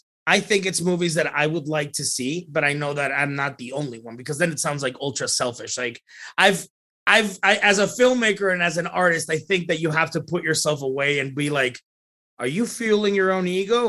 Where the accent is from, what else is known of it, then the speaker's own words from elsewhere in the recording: Laredo, Texas, United States; a kid from fucking the south of Texas was doing that because I'm from Laredo.